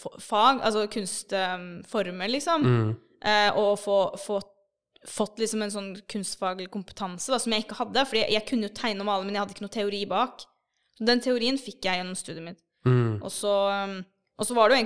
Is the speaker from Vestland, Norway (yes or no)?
no; Oslo, Norway; jeg vokste opp på Holmlia